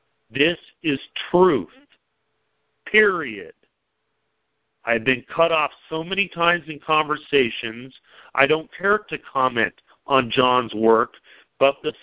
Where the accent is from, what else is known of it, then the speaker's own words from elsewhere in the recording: Colorado, United States; I'm from Colorado. I should say I stand upon the land freely in Colorado.